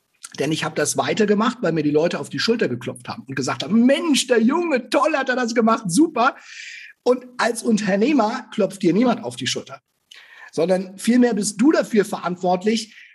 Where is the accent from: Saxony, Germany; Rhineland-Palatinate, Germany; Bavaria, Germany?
Bavaria, Germany; Nuremberg; born there; Also ich bin 41, mein Alter kann man noch sagen, gebürtiger Nürnberger, habe zwei ganz tolle Jungs